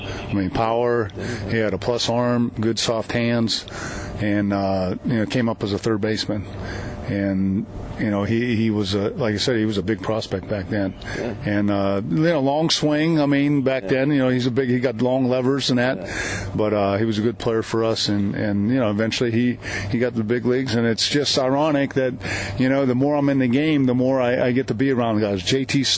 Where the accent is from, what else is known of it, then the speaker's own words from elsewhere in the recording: Pittsburgh, Pennsylvania, United States; because I grew up in Pittsburgh, and I played for this team called the Little Pirates, and the Pirates sponsored this team.